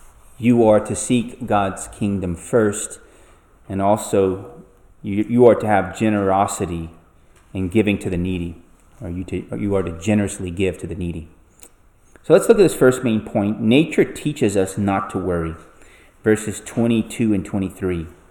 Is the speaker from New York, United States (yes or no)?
no; Louisiana, United States; Growing up in South Louisiana, it's very important that Jesus said in verse 23, life is more than food.